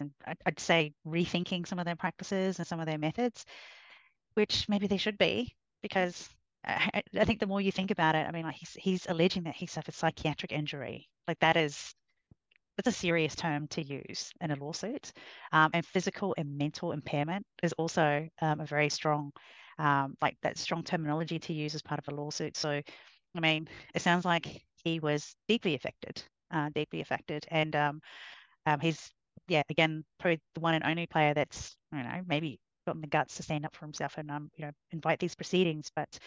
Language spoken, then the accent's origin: English; New Zealand; Jared McCracken was a friend of our family growing up in New Zealand.